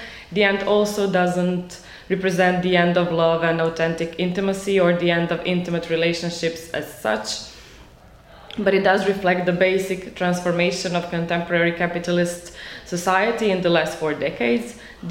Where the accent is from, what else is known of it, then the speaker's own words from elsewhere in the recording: Croatia; English is a second language; now in Slovenia; I'm also from Croatia, the same as Marta, but I've been living in Slovenia for some time.